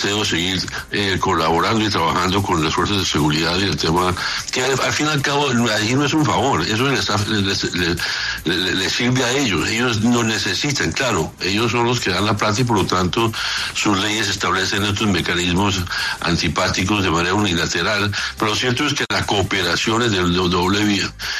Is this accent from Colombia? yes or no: yes; Colombia; es un momento para que el país piense como colombianos